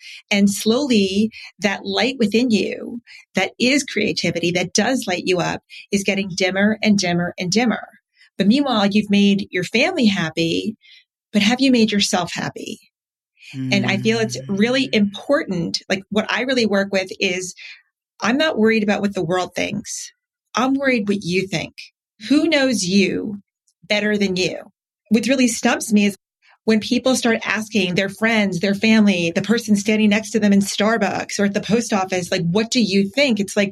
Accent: New Jersey, United States; I grew up in New Jersey, and I always loved to go to the boardwalk down in Atlantic City

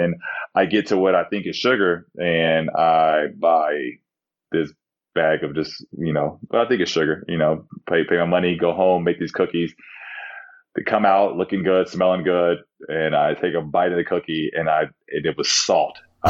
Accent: United States; I'm American through and through, so I love everything that America's about.

